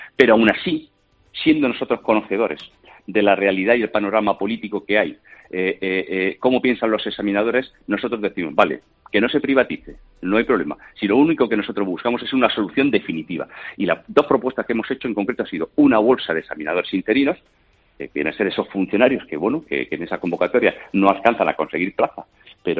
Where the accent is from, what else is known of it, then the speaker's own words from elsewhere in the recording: Murcia, Region of Murcia, Spain; yo soy de Murcia, en Murcia ahora con el tema de educación